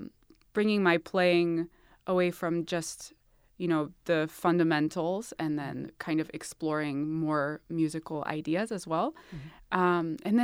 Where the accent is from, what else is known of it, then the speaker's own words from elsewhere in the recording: Pinehurst, North Carolina, United States; born there; I was born in the Pinehurst area in North Carolina, and my parents had just moved to Greensboro, which mm-hmm. is about 45 minutes from North Carolina School of the Arts.